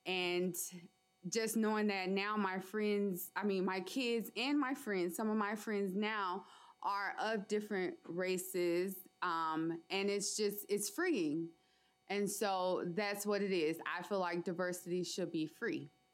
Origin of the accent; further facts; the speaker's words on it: Monroe, Louisiana, United States; now in Fairbanks, United States; I am originally from Monroe, Louisiana. I came here in 2005, and I say I'm stuck here now.